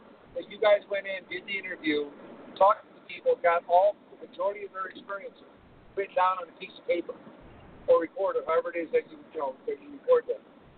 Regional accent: Iowa, United States; there is my hometown in Iowa.

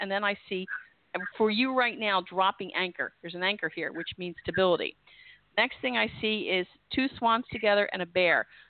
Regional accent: Glen Olden, Pennsylvania, United States; I'm from Delaware County.

